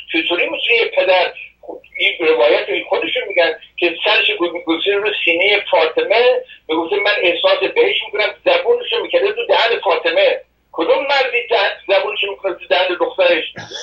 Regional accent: Mashhad, Razavi Khorasan, Iran; من تو مشهد بزرگ شدم

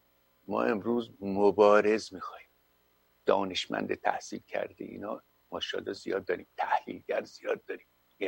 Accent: Iran; اما ما ایرانی هستیم هر آینه

